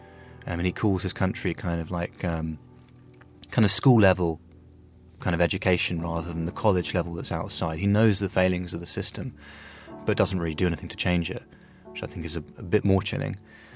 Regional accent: Australia; And finally today, listeners in my home country, Australia, will probably know Lee Sales

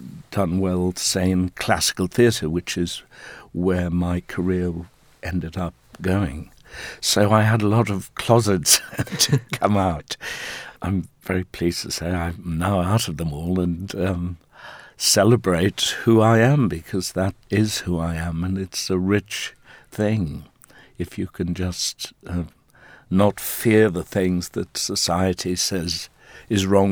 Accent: South Africa; I had to come out not only as gay, but as white South African

